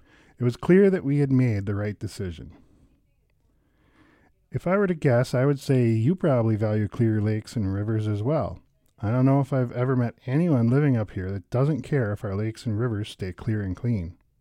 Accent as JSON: {"language": "English", "region": "Wisconsin", "country": "United States", "tie": "born or raised there", "said": "I grew up in Outagamie County, whose biggest lake is actually an impoundment of Black Otter Creek."}